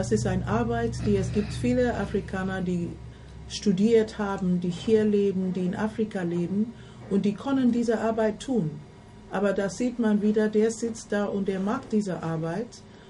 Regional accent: Nigeria; Und das Land, wo ich herkomme, in Nigeria, ist das auch nicht üblich, dass man die Sachen einfach von anderen bestimmen lässt.

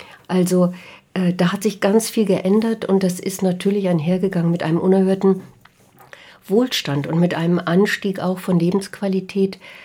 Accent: Germany

